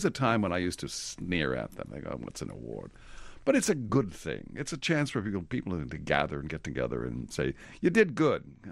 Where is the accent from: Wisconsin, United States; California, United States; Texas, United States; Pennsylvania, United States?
Texas, United States; El Paso; I'm from El Paso. It's a border town, border of Juarez, Mexico.